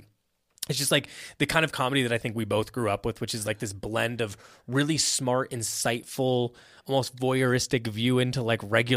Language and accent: English; Indiana, United States; So we're both from the Midwest. I'm from Indiana and Chase is from Ohio.